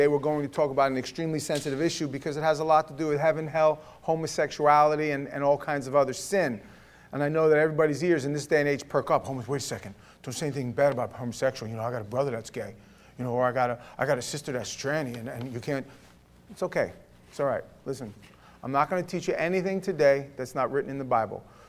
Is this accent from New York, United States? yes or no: yes; Howard Beach, New York, United States; When I was in my teens, we had a few miles away on Queens Boulevard, in Ozone Park. I grew up in Howard Beach. There was a gym.